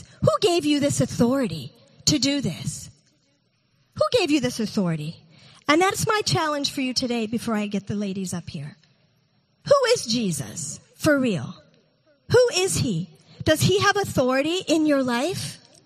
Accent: United States; Well, first of all, I'm an American, so I was the only white person for miles.

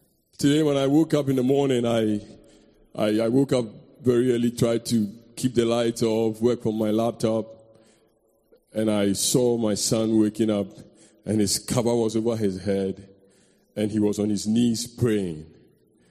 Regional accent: Ghana; I come from Ghana. I come from Africa. I was born in Ghana. I went to school in Ghana.

